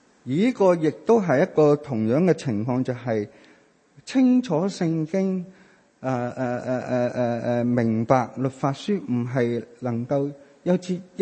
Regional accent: Hong Kong; 有時我們作為香港人，因為文化、因為工作的關係、因為教育的關係等等的成長因素底下

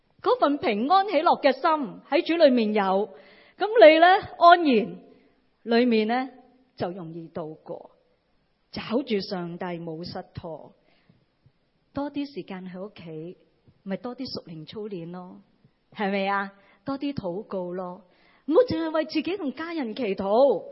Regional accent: Hong Kong; 我哋香港人咁忙，系咪建立关系系啦？

